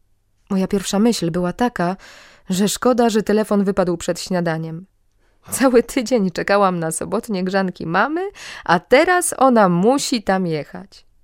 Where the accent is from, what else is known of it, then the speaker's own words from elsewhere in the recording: Lower Silesian Voivodeship, Poland; Ja pochodzę z Dolnego Śląska.